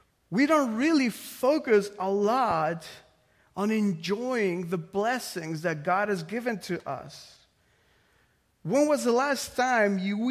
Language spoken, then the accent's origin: English; Mexico City, Mexico; I'm from Mexico. I'm from Mexico City. And the exact same thing that happens here happens there.